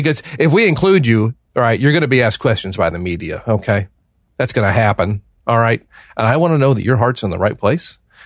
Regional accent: Georgia, United States; Well, again, as someone who was born and raised in Georgia, I have many forefathers who fought in the Civil War on the side of the Confederacy.

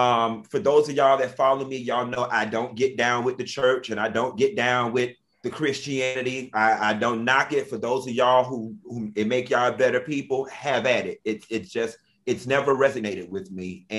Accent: Imo, Nigeria; I'm from the Imo region of Nigeria. I'm 13% Guyanian, Liberian, and Sierra Leonean, and 6% Senegambian and Guinean

